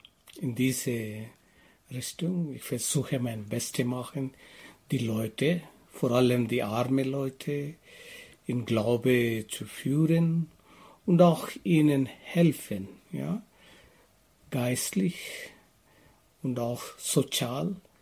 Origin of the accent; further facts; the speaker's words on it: India; German is a second language; Ja, ich komme aus Indien. Ja, allgemein, Indien ist ganz ruhig.